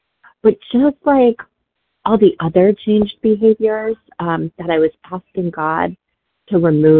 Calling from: Massachusetts, United States; from Massachusetts, recovered compulsive overeater.

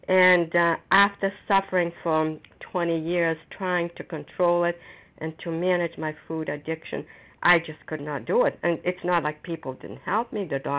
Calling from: Foxborough, Massachusetts, United States; recovered compulsive overeater, and I'm calling from Foxborough, Massachusetts.

